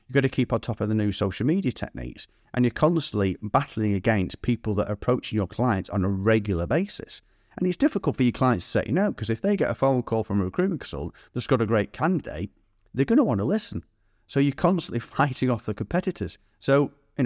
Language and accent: English; United Kingdom; You know, something we should be proud of as British recruiters. We are the best in the world at what we do.